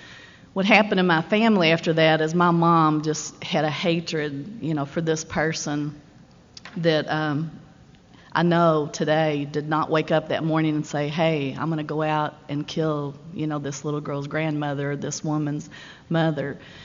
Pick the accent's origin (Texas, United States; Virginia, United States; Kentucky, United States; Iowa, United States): Kentucky, United States; Louisville; When I was growing up in Louisville, both my parents were adult children of alcoholics, I've learned.